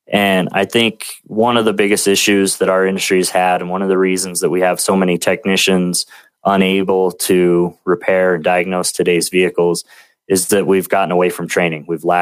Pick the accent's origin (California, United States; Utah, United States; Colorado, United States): Utah, United States; actually here in my home state, Utah, at Weber State University.